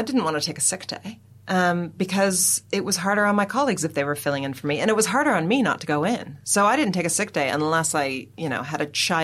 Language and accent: English; New Zealand; I'm a Kiwi.